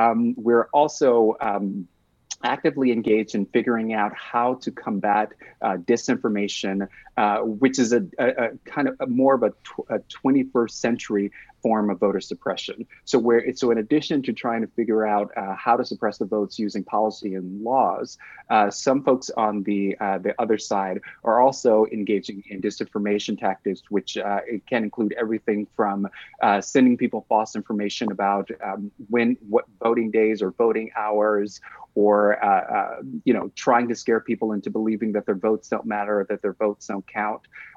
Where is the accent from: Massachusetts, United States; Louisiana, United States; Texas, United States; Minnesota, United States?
Texas, United States; in states like Ohio, in states like my home state of Texas, because they are not a serious governing party for them.